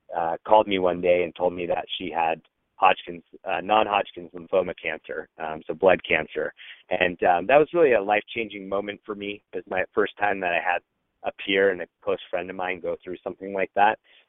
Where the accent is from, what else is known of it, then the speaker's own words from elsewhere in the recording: Fremont, California, United States; I grew up in the Bay Area in Fremont, California, and found myself at UC Berkeley